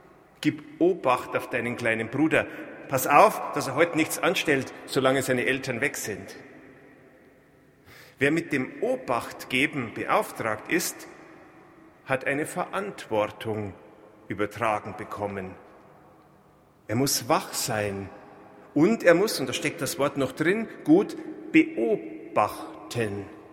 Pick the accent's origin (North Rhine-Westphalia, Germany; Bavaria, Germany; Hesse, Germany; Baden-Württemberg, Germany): Bavaria, Germany; accent: Bavarian; In einigen bayerischen Landstrichen, wo ich herkomme, wie Sie sicher schon bemerkt haben an meinem kleinen bayerischen Slang